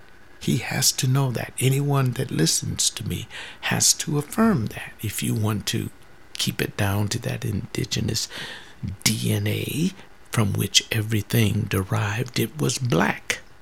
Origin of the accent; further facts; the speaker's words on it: United States; And unfortunately, I am American.